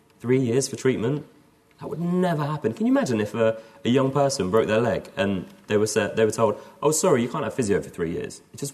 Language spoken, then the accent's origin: English; London, United Kingdom; So I'm from London, and I was going to go off to Manchester